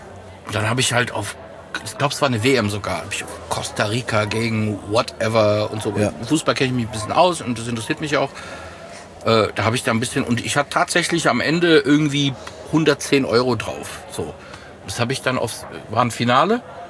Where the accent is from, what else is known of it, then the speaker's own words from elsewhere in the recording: Croatia; dann bin ich halt Kroate, dann gebe ich jetzt alles auf Kroatien.